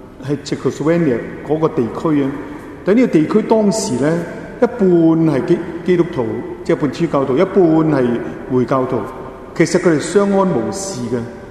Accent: China; 理唔理解到我哋中国人嗰种感情咧

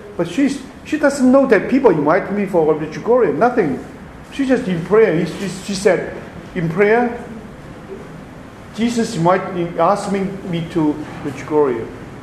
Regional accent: Hong Kong; now in Toronto, Canada; since I come from Hong Kong, I don't believe in these things.

